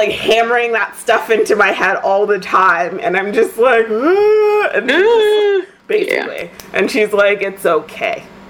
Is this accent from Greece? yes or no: no; Toronto, Ontario, Canada; Because I'm from Toronto. And so when I went away, this came away to school